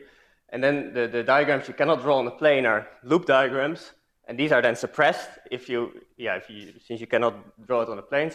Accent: Utrecht, Netherlands; because I'm from Utrecht

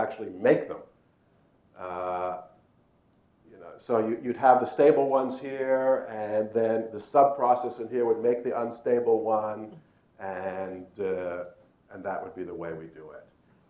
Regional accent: Toronto, Ontario, Canada; I grew up in Toronto.

